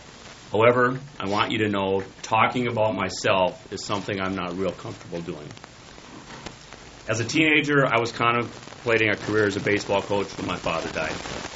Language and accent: English; Alexandria, United States; I've served on all kinds of civic and corporate boards in my hometown of Alexandria.